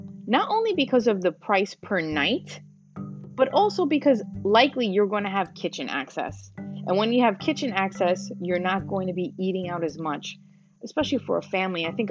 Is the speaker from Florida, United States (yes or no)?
no; New York City, New York, United States; now in Warwick, United States; I'm a native New Yorker. I'm from New York City, Queens, New York, but now I'm living in the Warwick area and have been here for about three and a half years.